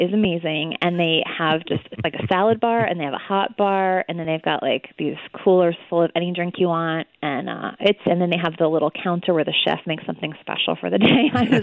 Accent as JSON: {"language": "English", "town": "New York City", "region": "New York", "country": "United States", "said": "I'm from New York City and I talk fast."}